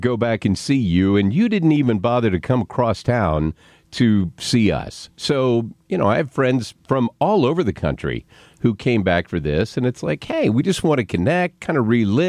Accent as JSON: {"language": "English", "town": "Berryville", "region": "Arkansas", "country": "United States", "tie": "born or raised there", "said": "a lot of people that I grew up with in Berryville, Arkansas, a huge metropolis at the time of 3,600 people, is the town I grew up in."}